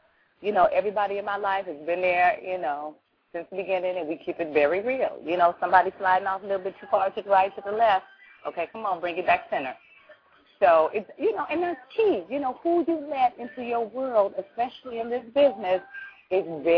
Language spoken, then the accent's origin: English; Los Angeles, California, United States; I'm from South Central, you know